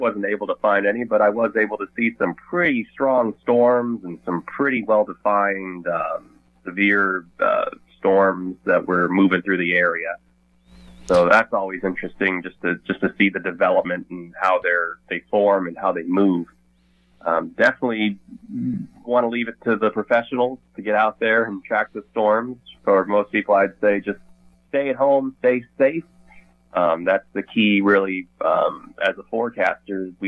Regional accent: Houston, Texas, United States; So growing up in the Houston area just really sparked my interest to learn as much as I could about how the weather patterns work

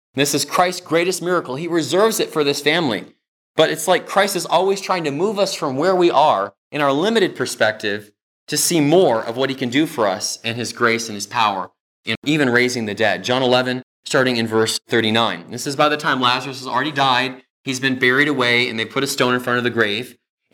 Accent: California, United States; I grew up in California and I didn't know a lot of my Michigan relatives.

